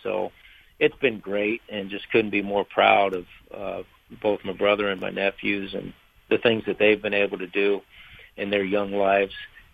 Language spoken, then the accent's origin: English; Cleveland, Ohio, United States; I'm from Cleveland, and I've always been a Cleveland Browns fan.